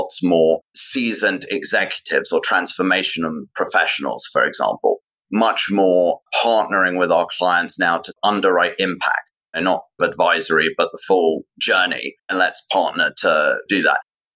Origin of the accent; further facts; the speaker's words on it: London, United Kingdom; I was born and raised in London. I was the son of first generation immigrants from Baghdad, Iraq, both sides of my family, and they fled and eventually found their way to the UK, where … was born.